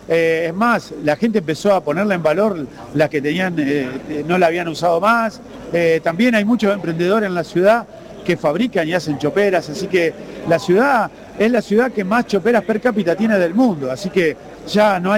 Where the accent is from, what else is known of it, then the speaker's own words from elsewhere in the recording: Santa Fe, Argentina; Somos todos santafesinos, todos nacimos acá